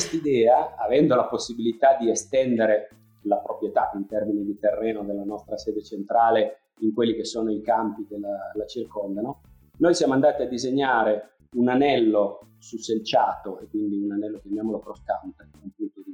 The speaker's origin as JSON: {"language": "Italian", "town": "Turin", "region": "Piedmont", "country": "Italy", "said": "Peraltro io vengo da Torino"}